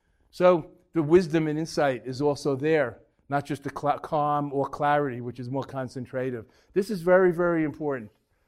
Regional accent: New York, United States; I'm from New York, so you got to think about the cockroaches.

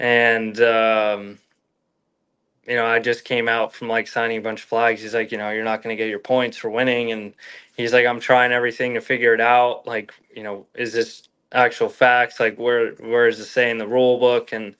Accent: Los Angeles, California, United States; Genesis in LA, where I grew up in California.

